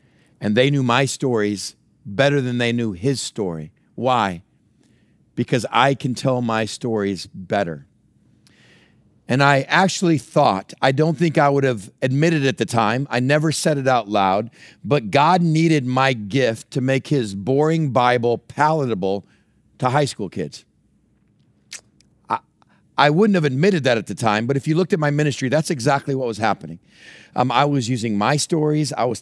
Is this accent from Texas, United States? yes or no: yes; Texas, United States; I told my stories of growing up in West Texas with a bunch of bonehead brothers.